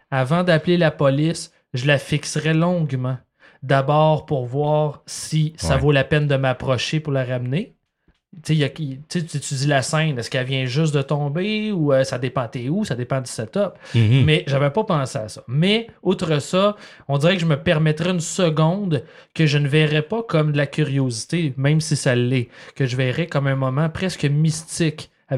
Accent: Laval, Quebec, Canada; moi j'ai grandi à Laval.

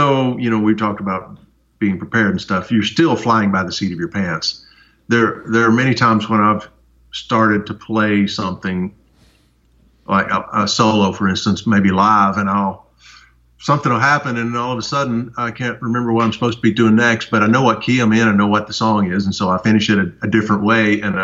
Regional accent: Townsend, Tennessee, United States; I grew up in Townsend, Tennessee, in the Smokies. Great place to grow up, right in the mountains, right at the edge of the national park.

